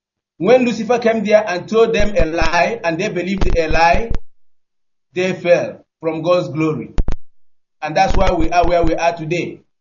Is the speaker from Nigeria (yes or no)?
yes; Njaba, Imo, Nigeria; now in Malaysia; This is the voice of … calling from Malaysia, and I'm from Njaba, Imo State, Biafra land.